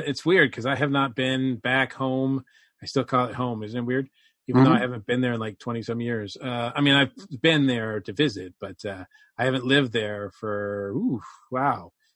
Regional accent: Winchendon, Massachusetts, United States; Growing up in Winchendon, I think I every day I wanted to get out of there.

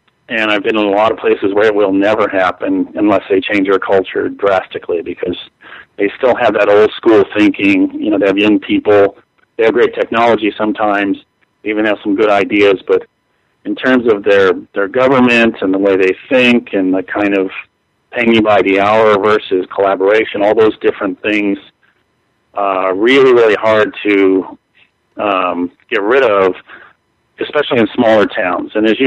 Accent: Los Angeles, California, United States; born and raised in Los Angeles, and spent a lot of time in the startup scene there.

